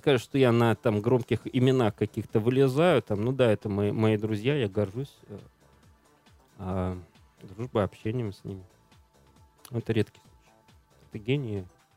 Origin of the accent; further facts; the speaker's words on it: Latvia; Я русский из Прибалтики. У меня не было гражданства.